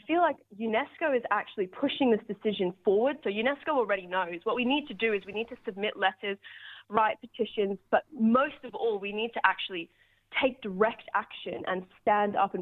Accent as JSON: {"language": "English", "country": "Australia", "said": "And we are, as the Australian people, actually like the custodians of the reef."}